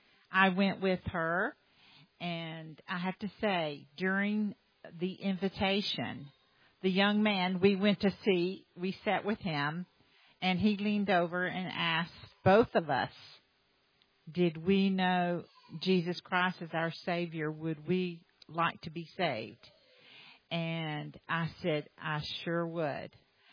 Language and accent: English; North Carolina, United States; I'm from North Carolina, and I was saved when I was 13.